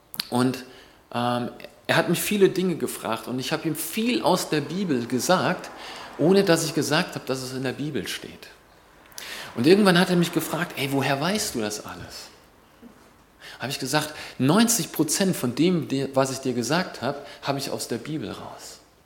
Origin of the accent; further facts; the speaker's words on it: Northern Germany, Germany; now in Eberbach, Germany; Ich komme, also jedenfalls vorher, bevor ich hier nach Eberbach gekommen bin, komme ich aus dem Norden, also in der Nähe von Hamburg.